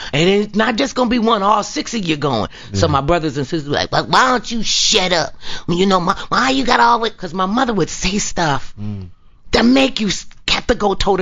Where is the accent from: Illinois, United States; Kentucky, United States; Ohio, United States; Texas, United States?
Ohio, United States; Cleveland; Cleveland, Ohio.